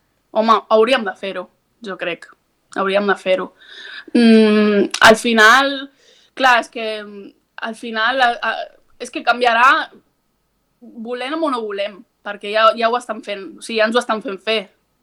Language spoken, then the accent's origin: Catalan; Sitges, Catalonia, Spain; els que som de Sitges ho sabem com som, no?